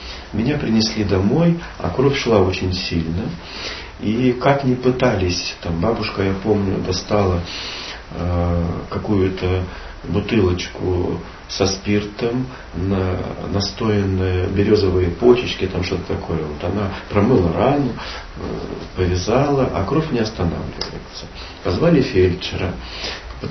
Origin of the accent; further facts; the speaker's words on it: Altai Krai, Russia; Я родом с Алтайского края. Мама живет в городе Барнауле. Там же старший брат и большинство родственников.